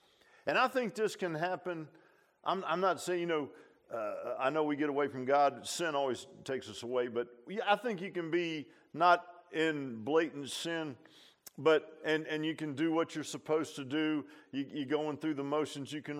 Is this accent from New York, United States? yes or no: no; Virginia Beach, Virginia, United States; I grew up in Virginia Beach, so you're down there in low tidal areas, and near Lake Smith, there was an old creek that went down through there